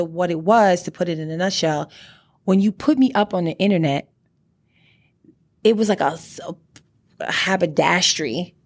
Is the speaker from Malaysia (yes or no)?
no; Trinidad & Tobago; also born or lived in Brooklyn, United States; I was born in Brooklyn, but I was also raised in Trinidad and Tobago, So I'm a Trinidad Begonian, it's in my blood.